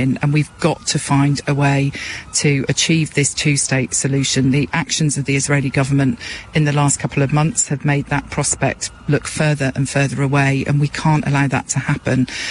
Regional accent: Swindon, South West England, United Kingdom; My hometown is Swindon.

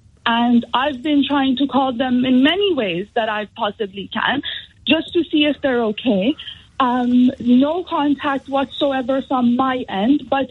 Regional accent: Iran; moved away; I was born in Iran. I grew up in Iran. Half of my life I've been outside.

